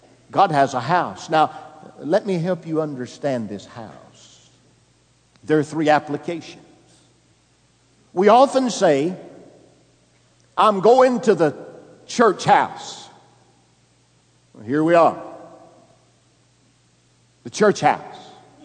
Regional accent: Alabama, United States; Now, where I grew up in Alabama, you didn't add rooms, you added a trailer.

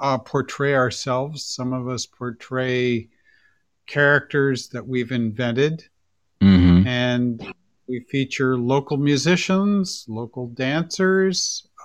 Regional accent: Toronto, Ontario, Canada; born there; also born or lived in Montreal, Canada / Chicago, United States; I was born in Toronto.

